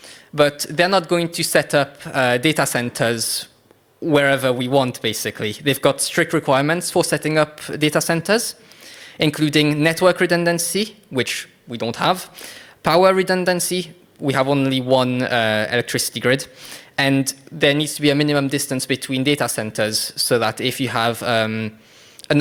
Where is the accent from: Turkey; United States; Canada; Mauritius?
Mauritius; Well, I'm from Mauritius, and this project, which I'm talking about, is mainly Mauritius-based.